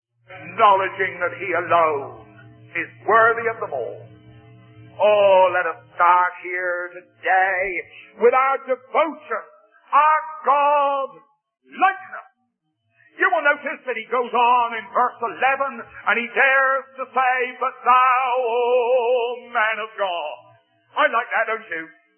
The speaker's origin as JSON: {"language": "English", "region": "England", "country": "United Kingdom", "said": "You must forgive me being an Englishman, but it's about the only American story I know."}